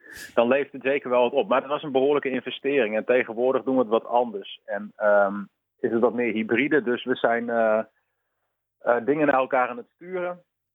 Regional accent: Sneek, Friesland, Netherlands; now in Leeuwarden, Netherlands; wij komen uit Friesland. Dat wil zeggen, oorspronkelijk allemaal zo om en nabij Sneek. Daar komen we vandaan. En tegenwoordig zijn we over het land verspreid. Dat wil zeggen, eenmaal in Amsterdam. En ik woon in Leeuwarden.

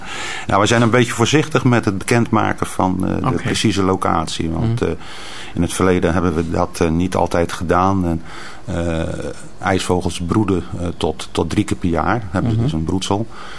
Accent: Dordrecht, South Holland, Netherlands; born there; Ik ben geboren in Dordrecht.

